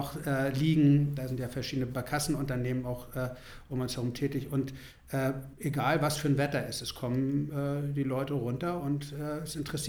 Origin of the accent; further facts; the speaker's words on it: Büsum, Schleswig-Holstein, Germany; also born or lived in Berlin; Ich bin tatsächlich an der Nordsee aufgewachsen, in Büsum.